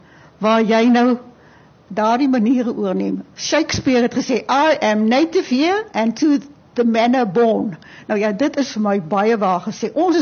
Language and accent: Afrikaans; Doringbaai, Western Cape, South Africa; also born or lived in Lambert's Bay; ek het nie groot geword in die area nie. Ek het op Doringbaai en Lammelsbaai groot geword